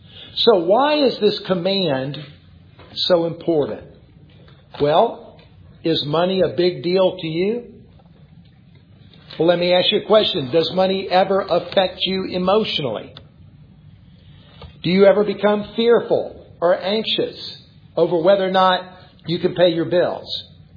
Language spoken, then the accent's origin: English; South Carolina, United States; I grew up in South Carolina. My grandparents were in South Georgia.